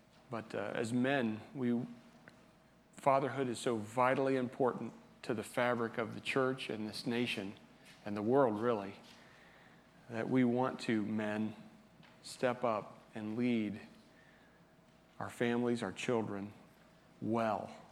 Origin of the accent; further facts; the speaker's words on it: Indiana, United States; I'm from Indiana.